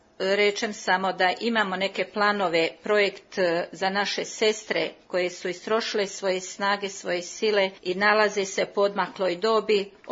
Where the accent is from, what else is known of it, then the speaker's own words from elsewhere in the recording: Služanj, Federation of Bosnia and Herzegovina, Bosnia & Herzegovina; born there; Rođena sam u Hercegovini, selo Služanj, općina Čitluk, to je odmah uz susjedno selo do Međugorja.